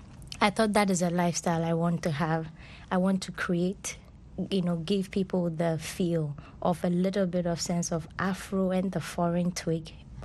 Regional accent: Ghana; Well, being a Ghanaian fashion designer, or an African fashion designer for that matter, I try to let people understand the different qualities of the fabric that we use in producing garments. You know, Ghana we have our textile, you know, companies.

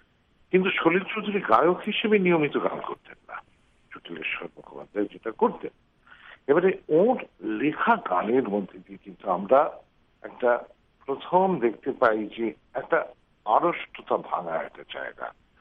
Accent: West Bengal, India; আমি তো পশ্চিমবঙ্গের লোক, বাংলাদেশে কি কি হয়েছিল ধরুন 6-এর দশকে বা 7-এর দশকে আমি অত ভালো জানি না

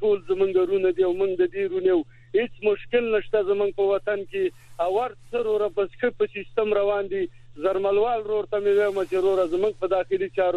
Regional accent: Afghanistan; مونږ افغانان یو

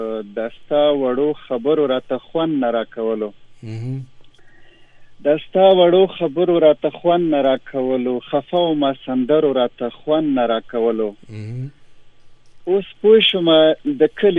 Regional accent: Nangarhar, Afghanistan; د افغانستان هر برخه خېستا ده او زه د ننګرهار يم.

